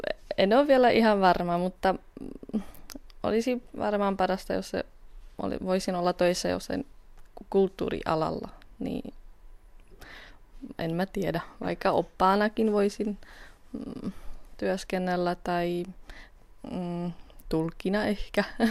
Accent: Bratislava, Bratislava Region, Slovakia; Finnish is a second language; moved away as an adult; also born or lived in Prague / Helsinki; now in Mikkeli, Finland; olen kotoisin Bratislavasta, opiskelen Prahassa, viime vuonna opiskelin Helsingissä, nyt on taas Mikkelissä

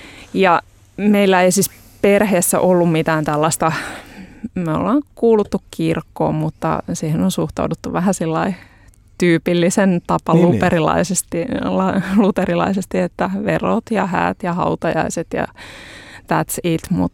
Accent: Hyvinkää, Uusimaa, Finland; Mun tarina alkaa Hyvinkäältä. Mä oon Hyvinkäältä kotoisin

